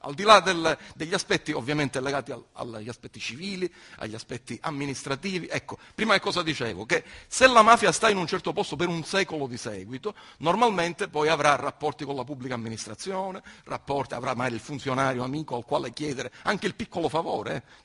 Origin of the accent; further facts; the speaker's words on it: Sicily, Italy; siamo siciliani